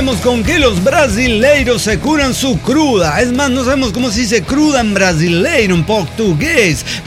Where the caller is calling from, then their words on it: La Paz, Baja California Sur, Mexico; de Jalapa, en La Paz. Y yo solo vengo a decir que los hochos, los hot dogs, mejor conocidos como jates aquí en La Paz, son la neta.